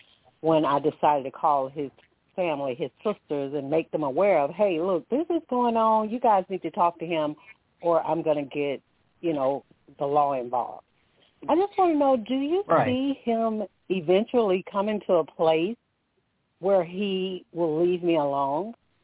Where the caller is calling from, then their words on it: Alabama, United States; I'm calling from Alabama.